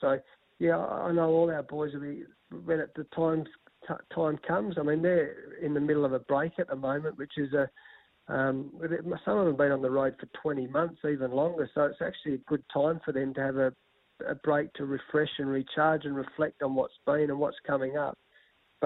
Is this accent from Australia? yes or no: yes; Australia; as a past player and a cricket lover and just as an Australian. So I've lived all through